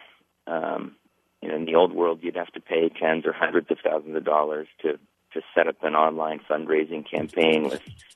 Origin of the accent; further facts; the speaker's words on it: Stillwater, Oklahoma, United States; Well, I grew up in Oklahoma. I remember Will Rogers Elementary School in Stillwater, Oklahoma.